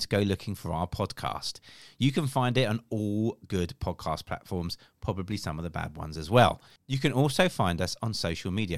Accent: United Kingdom; But like we're British, we queue

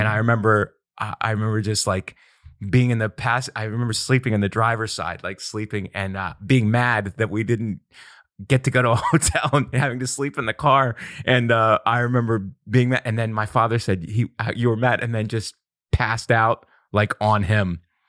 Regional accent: Ohio, United States; also born or lived in Florida; you know, we're from Ohio and it's Florida. It's a Florida summer.

